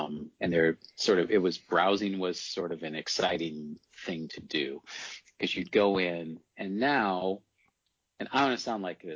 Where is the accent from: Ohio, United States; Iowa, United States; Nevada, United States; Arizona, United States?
Iowa, United States; Iowa City; if I grew up in Iowa City and I went to the University of Iowa and I'm a book publisher and I'm on the City of Literature in some ways, I'm sort of like the quintessential City of Literature child, right?